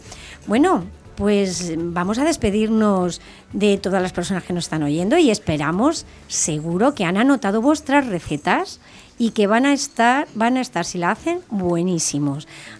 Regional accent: Madrid, Community of Madrid, Spain; Claro, somos de Madrid y qué menos que conocer nuestra ciudad.

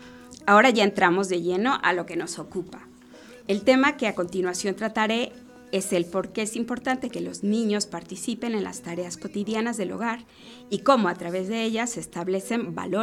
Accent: Mexico; now in Spain; Yo soy mexicana, casi no se nota.

